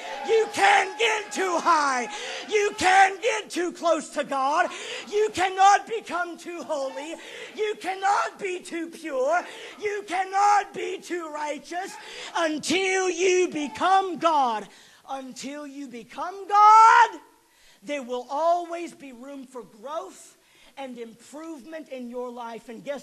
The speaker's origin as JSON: {"language": "English", "region": "Oregon", "country": "United States", "tie": "born or raised there", "also_born_or_lived": "California / New Hampshire", "said": "I've been here 3 years now. I was born in California, raised in Oregon, lived in New Hampshire, and I pride myself on the fact that I don't have a southern accent"}